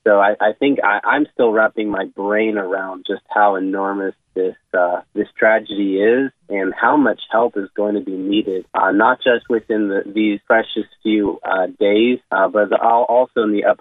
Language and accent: English; United States; But it's one thing you hear as an American, you hear the term earthquake.